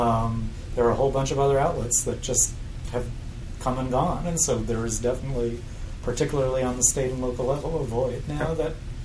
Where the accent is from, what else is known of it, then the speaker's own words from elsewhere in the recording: New York City, New York, United States; now in Maryland, United States; I'm from New York City, yes.